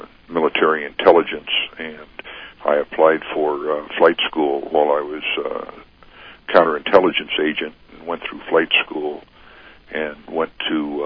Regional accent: Seattle, Washington, United States; I was born in Seattle, Washington on the 18th of December of 1937.

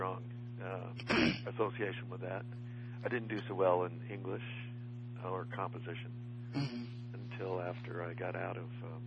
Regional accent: Modesto, California, United States; also born or lived in Berkeley; I was born in Berkeley, and then we moved to Modesto, and in Modesto I went through kindergarten

